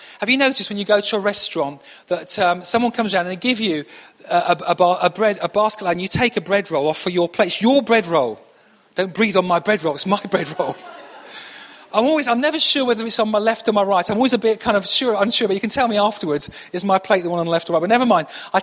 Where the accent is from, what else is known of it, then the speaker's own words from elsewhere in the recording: Manchester, North West England, United Kingdom; Could be I was brought up in Manchester, maybe, I don't know.